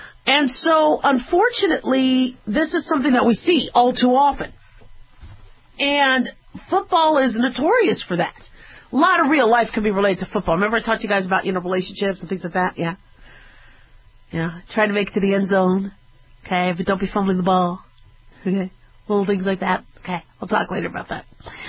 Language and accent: English; Arizona, United States; I grew up in Arizona. I love the Cardinals. When they came to Arizona, I was proud of them.